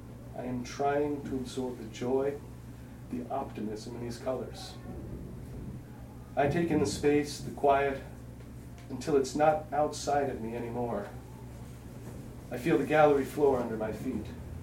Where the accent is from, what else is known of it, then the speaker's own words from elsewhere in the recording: New York City, New York, United States; I'm a New Yorker. This is home. I take the city for granted, as with anything familiar.